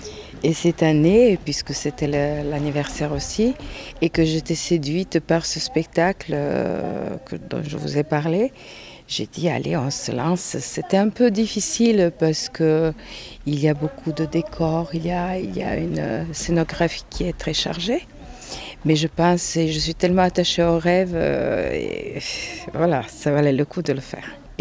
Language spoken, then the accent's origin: French; Zagreb, City of Zagreb, Croatia; French is a second language; now in Millau, France; Je suis croate, je suis de Zagreb. Ma formation s'est faite à l'Opéra de Zagreb.